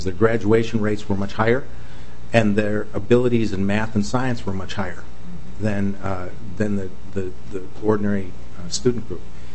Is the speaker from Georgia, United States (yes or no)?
no; Waseca, Minnesota, United States; I grew up in Waseca, and so I was the chapter president for the Waseca FFA and a district FFA officer.